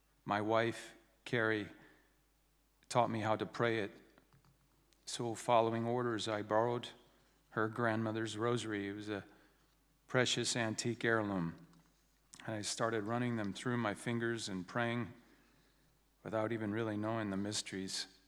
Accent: Mount Vernon, Washington, United States; In my mind, I was a guy from Mount Vernon, Washington. I wanted to be a basketball player.

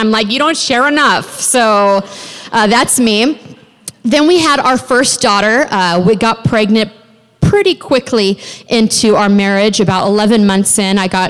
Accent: Pacific Northwest, United States; now in California, United States; I grew up in the Northwest, and my husband and I are pastoring in North San Diego County, and we've been Californians, Southern Californians, for 6 years now

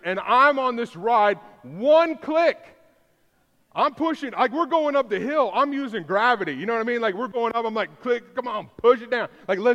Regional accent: Houston, Texas, United States; I was working at my home church I grew up in North Houston.

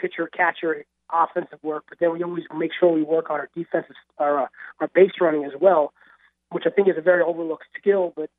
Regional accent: Northeast, United States; growing up in the Northeast, we just kind of take it for what it is

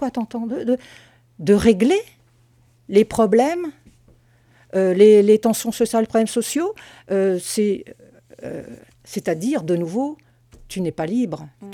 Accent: France; Et avec ma mère française, et je suis française, pas seulement parce que j'ai une mère française

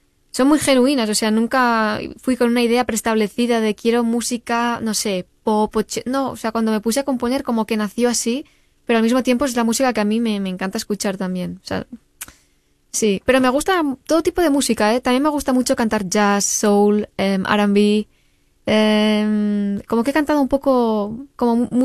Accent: El Pla de Sant Tirs, Catalonia, Spain; Yo vivo en Cataluña, muy cerquita de Andorra. Mi pueblo se llama El Pla de Sant Irs. Está en el Pirineo. O sea, soy un poco Heidi.

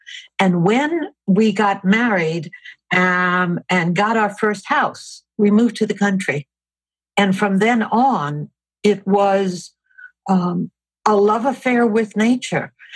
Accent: New York City, New York, United States; I grew up in New York City, where birds are pigeons or they're not.

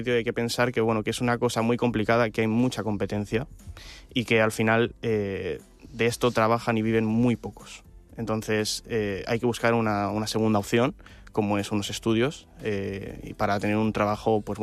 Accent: Balearic Islands, Spain; yo soy de aquí, de Mallorca. Uh-huh. Tengo 22 años.

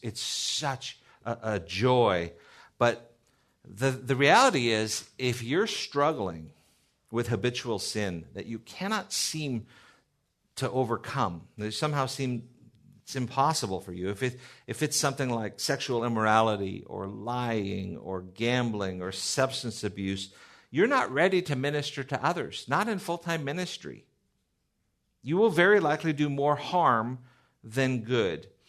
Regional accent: Seal Beach, California, United States; I grew up in Seal Beach. Seal Beach is a great little town, just an hour south of here. It's 20,000 people.

